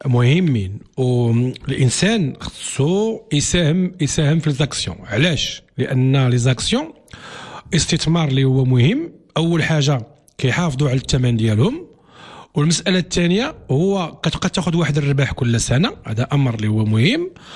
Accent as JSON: {"language": "Arabic", "country": "Morocco", "said": "انا مثلا اليوم كيبان لي واحد السهم عندنا في المغرب"}